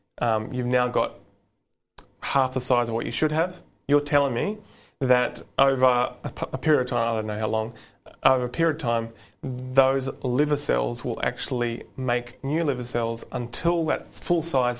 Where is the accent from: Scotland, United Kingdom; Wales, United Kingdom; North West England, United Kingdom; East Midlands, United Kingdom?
Scotland, United Kingdom; I'm Scottish.